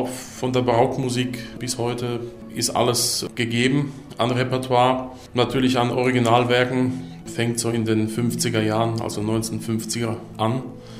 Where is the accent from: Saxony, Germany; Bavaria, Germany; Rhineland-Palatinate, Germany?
Rhineland-Palatinate, Germany; Osthofen; ich bin aufgewachsen in Osthofen, das liegt bei Worms oder Großraum Mannheim. Bin da in die Schule gegangen